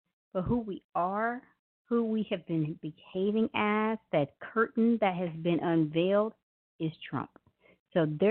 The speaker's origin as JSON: {"language": "English", "town": "Memphis", "region": "Tennessee", "country": "United States", "tie": "born or raised there", "lives_now": "California, United States", "said": "that song right there is from … from my hometown of Memphis, Tennessee."}